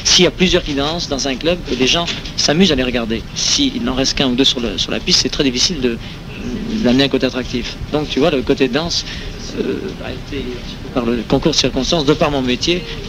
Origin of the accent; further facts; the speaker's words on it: France; je suis français quand même avant tout.